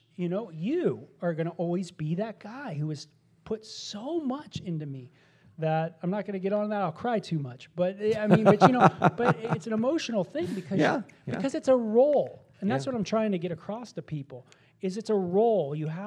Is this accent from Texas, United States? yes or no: no; California, United States; I have friends that I grew up with in California that they're always going to be my friends.